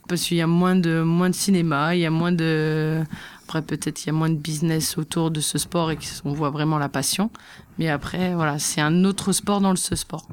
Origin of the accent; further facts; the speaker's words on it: Lyon, Auvergne-Rhône-Alpes, France; Alors c'est dans la région lyonnaise, comme je suis lyonnaise